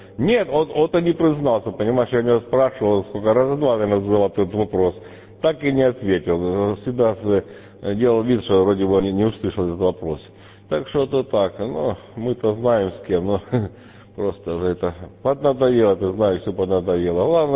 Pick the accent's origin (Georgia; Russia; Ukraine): Ukraine; Donbas; мы все с Донбасса, так что тут нам, что нам тут делить? Мы все Донбасс